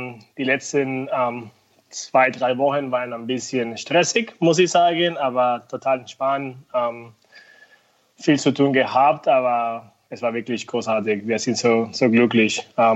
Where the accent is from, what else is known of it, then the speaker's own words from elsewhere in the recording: Venezuela; moved away as an adult; also born or lived in United States; now in Germany; Ich komme ja aus Venezuela. Und ich bin mit 18 nach Amerika gegangen